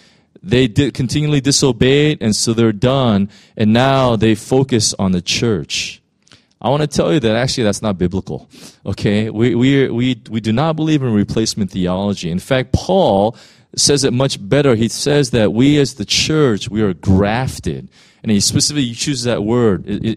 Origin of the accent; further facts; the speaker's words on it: United States; And that's why, like, for me, I'm American.